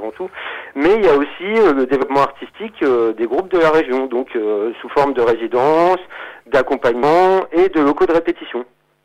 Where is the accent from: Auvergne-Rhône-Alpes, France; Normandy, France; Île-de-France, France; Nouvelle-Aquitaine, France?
Normandy, France; Bolbec; now in Verneuil-sur-Avre, France; Je suis originaire de Bolbec, une petite bourgade de 12 000 habitants à proximité du Havre. Donc voilà, Havrais d'adoption, hein.